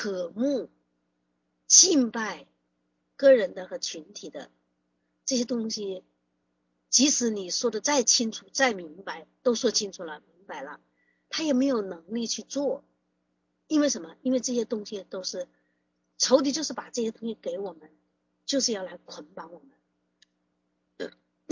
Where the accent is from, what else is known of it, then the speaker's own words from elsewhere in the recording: Hubei, China; born there; 我是在湖北出生的，我的父母呢他是湖南人，所以很喜欢做那个湖南菜